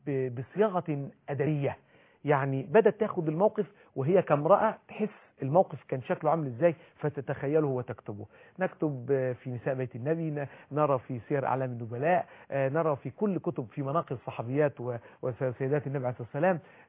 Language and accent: Arabic; Egypt; لا في بقى عندنا في مصر طعميه بقى وفول وبتاع وعيش سخن من الفرن والحاجات